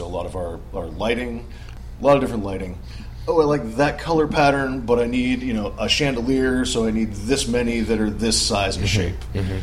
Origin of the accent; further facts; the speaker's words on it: New Hampshire, United States; now in Texas, United States; Well, I'm from New Hampshire, so I grew up in New Hampshire doing all this. Go to school in New York State, and then after college, I decided I didn't want to live at home anymore.